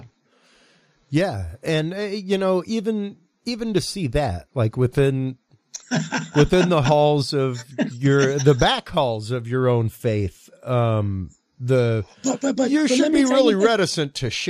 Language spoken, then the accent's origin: English; Houston, Texas, United States; And I thought that was right from my hometown of Houston.